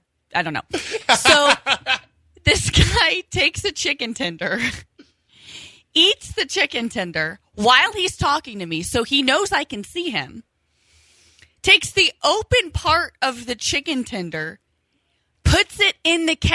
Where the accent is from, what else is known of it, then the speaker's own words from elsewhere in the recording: Terre Haute, Indiana, United States; I'm from Terre Haute, Indiana. And I know not to double dip.